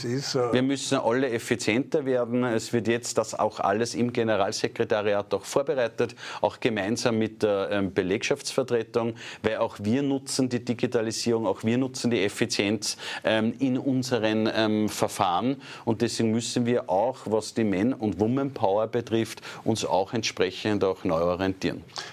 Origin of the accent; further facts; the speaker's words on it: Linz, Upper Austria, Austria; in meiner Heimatstadt in Linz